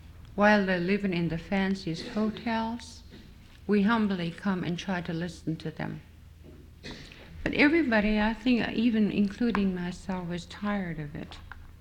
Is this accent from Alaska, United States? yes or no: yes; Angoon, Alaska, United States; belong to the Kutznu Corporation, which is in Angoon, Alaska, my hometown and the village where I was born.